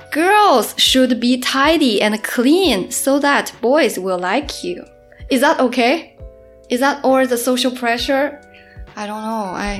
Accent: Suzhou, Jiangsu, China; English is a second language; also born or lived in Melbourne; now in Shanghai, China; Like back in my hometown, Suzhou, I also had this strange feeling of feeling empty and not belong in the city. And when I make it to Melbourne and now to Shanghai, I have similar feelings.

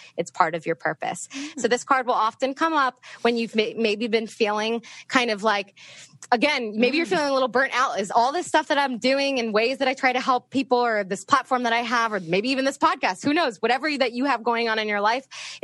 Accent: Franklin Farm, Virginia, United States; cause I grew up in Northern Virginia and I went to Oakton.

